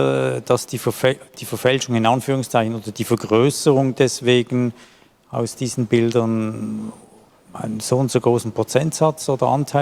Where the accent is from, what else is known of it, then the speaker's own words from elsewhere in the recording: Switzerland; accent: Swiss German; Mein Schweizer Dialekt vielleicht.